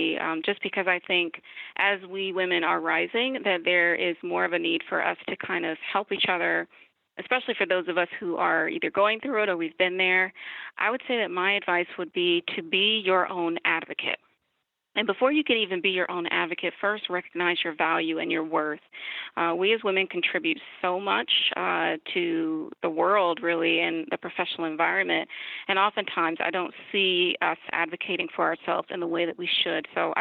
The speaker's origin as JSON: {"language": "English", "region": "the South", "country": "United States", "said": "So I'm a Southerner, and that was my first encounter with winter."}